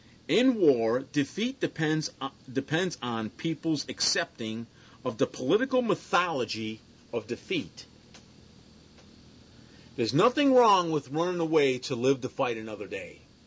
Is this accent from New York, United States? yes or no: no; Missouri, United States; If I'm wrong, show me. I'm from Missouri. Fucking show me.